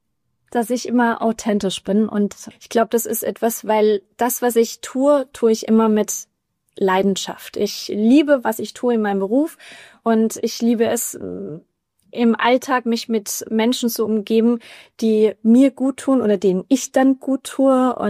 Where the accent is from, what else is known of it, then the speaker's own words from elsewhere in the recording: Rhineland-Palatinate, Germany; Ich bin zwar in Mainz geboren, aber meine Eltern sind dann in die schöne Pfalz dann gezogen. Deswegen bin ich da ganz idyllisch aufgewachsen, 1000 Einwohner-Dörfchen